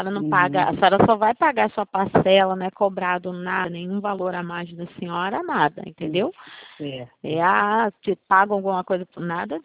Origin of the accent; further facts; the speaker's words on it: Bangu, Rio de Janeiro, Brazil; A gente é de Bangu também, aqui na rua do Santander mesmo.